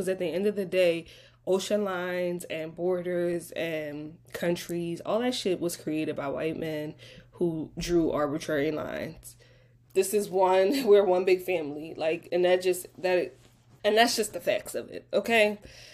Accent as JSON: {"language": "English", "town": "Philadelphia", "region": "Pennsylvania", "country": "United States", "said": "And mind you, I grew up around all black people. I'm from Philly, but it is a different experience when you cross an ocean"}